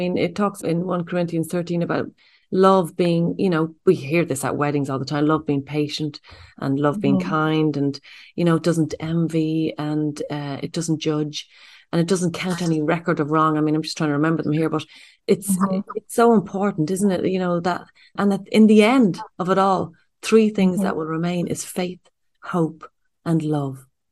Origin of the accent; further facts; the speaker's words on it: Ireland; I mean, as Irish people, we kind of might slag somebody and say, oh yeah, they love themselves